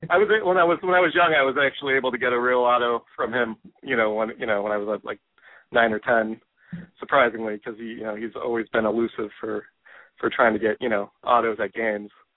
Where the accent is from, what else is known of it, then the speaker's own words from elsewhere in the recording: California, United States; I grew up in the Bay Area originally